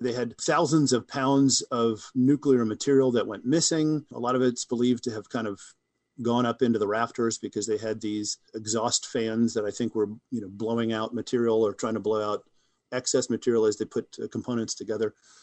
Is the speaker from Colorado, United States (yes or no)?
yes; Colorado, United States; my family's mainly from Virginia, but we grew up in Colorado. So we grew up in mountains